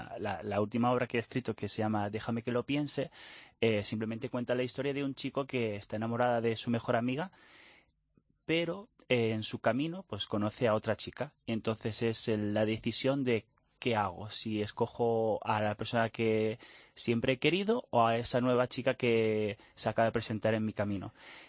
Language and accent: Spanish; France; Spanish is a second language; also born or lived in Barcelona; now in Madrid, Spain; yo soy francés y estaba en Barcelona, donde me diplomé en guión cinematográfico y me vine hace 5 años a Madrid.